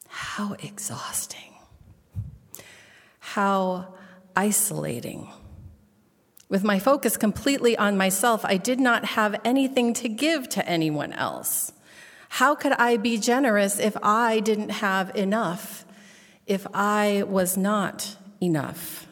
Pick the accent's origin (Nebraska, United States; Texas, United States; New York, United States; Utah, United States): Nebraska, United States; As a girl growing up in Nebraska in the 70s and early 80s, I was expected to acquire a certain amount of culinary skill.